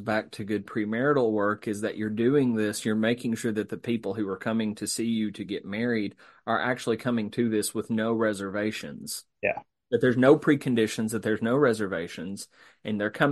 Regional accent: England, United Kingdom; As an English guy, I find the tense of this being extremely fruitful for exploration.

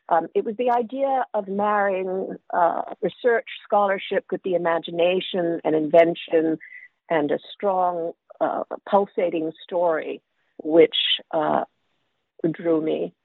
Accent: New York City, New York, United States; also born or lived in England; I was born in England. I grew up in New York City and then moved to California for high school.

